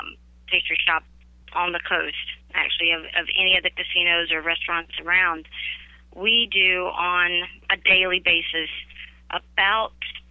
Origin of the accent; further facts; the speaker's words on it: Alabama, United States; I was raised in South Alabama.